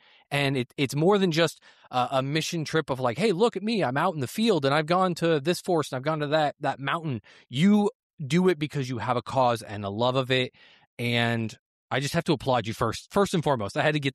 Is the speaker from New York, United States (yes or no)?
no; Kansas, Illinois, United States; Kansas, Illinois. That's where I was hiding out.